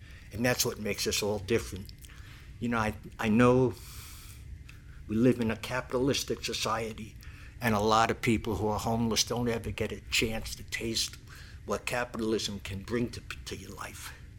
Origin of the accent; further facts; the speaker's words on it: Queens, New York, United States; also born or lived in Brooklyn; I grew up in New York City, born in Brooklyn, raised in Queens. I'm the oldest of four children.